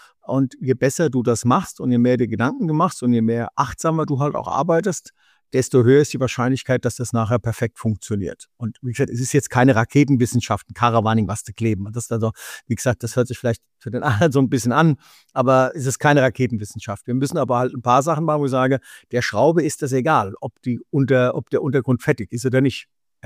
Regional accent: Hesse, Germany; bei uns in Hessen sagt man so, abpitteln, abpulen.

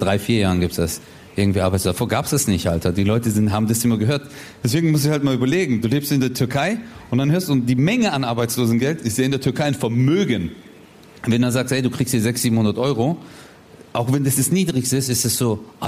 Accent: Germany; ich habe ja trotzdem hier 99,99% meiner Kindheit, meiner Jugend war einfach perfekt in Deutschland. und ist auch meine Heimat und ist auch da, wo ich mich beheimatet fühle und ich gehöre hierher

